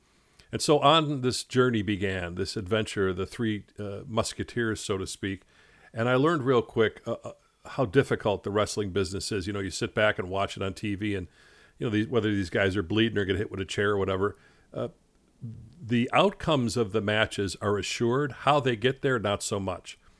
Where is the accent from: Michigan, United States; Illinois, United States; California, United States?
Illinois, United States; Chicago; You know, when I grew up in Chicago, we'd kind of act like that on the street.